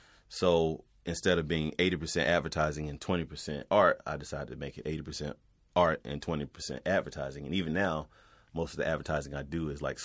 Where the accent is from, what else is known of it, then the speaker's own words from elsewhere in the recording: North Carolina, United States; I'm Southern. Like, culturally, I'm Southern. I'm from North Carolina.